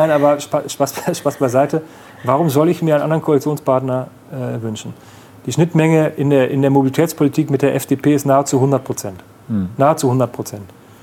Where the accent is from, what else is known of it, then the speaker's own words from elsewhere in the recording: North Rhine-Westphalia, Germany; jetzt komme ich aus dem Münsterland, aus einer knapp 20.000 Einwohner Stadt.